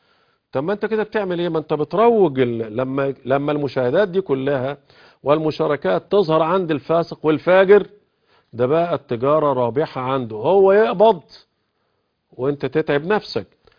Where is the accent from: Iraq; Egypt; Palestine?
Egypt; Upper Egypt; زي عندنا في الصعيد، دي مجتمعات العرض عندها غالي غالي غالي